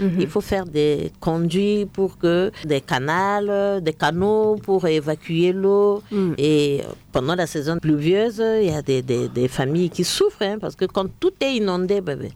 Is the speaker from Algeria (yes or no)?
no; Central African Republic; ici chez nous, en Centrafrique